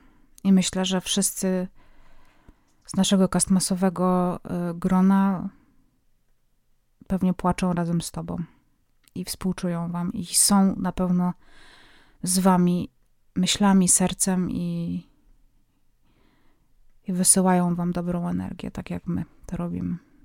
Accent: Greater Poland Voivodeship, Poland; Prawie zawsze przychodził do nas gwiazdor, bo jestem z Wielkopolski.

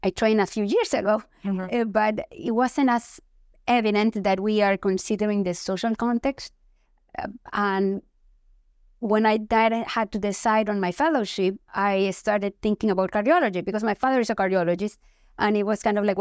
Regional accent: Ecuador; back with this dream of changing, improving the way we taught and practiced medicine in Ecuador, my home country.

